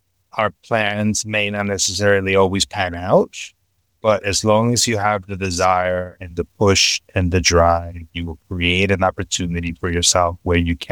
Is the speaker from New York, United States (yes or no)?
yes; New York, United States; So definitely a proud New Yorker.